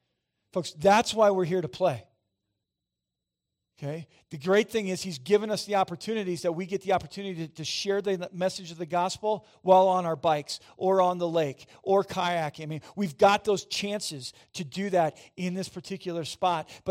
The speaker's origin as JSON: {"language": "English", "region": "Midwest", "country": "United States", "tie": "born or raised there", "said": "Growing up in the Midwest, there were moments in time where we experienced violent rushing wind."}